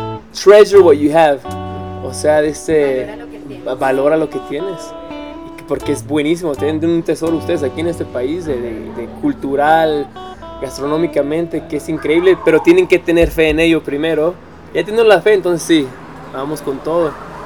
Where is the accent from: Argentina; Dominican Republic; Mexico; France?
Mexico; northern Mexico; siendo del norte, siendo mexicano, aparte del chile sería el aguacate.